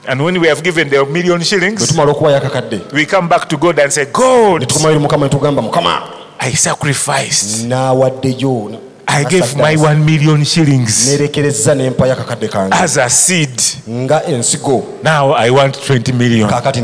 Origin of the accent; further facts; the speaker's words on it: Namugongo, Central Region, Uganda; I come from Namugongo.